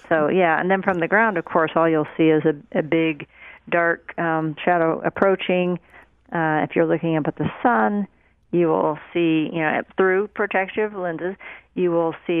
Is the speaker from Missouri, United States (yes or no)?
yes; Carthage, Missouri, United States; born or raised there